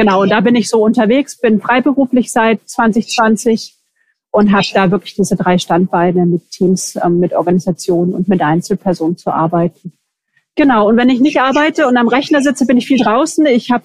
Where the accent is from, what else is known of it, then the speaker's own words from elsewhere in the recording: Germany; now in Switzerland; Wie man hört, bin ich nicht hier aus der Schweiz, sondern bin aus Deutschland. Ich lebe am Rheinfall.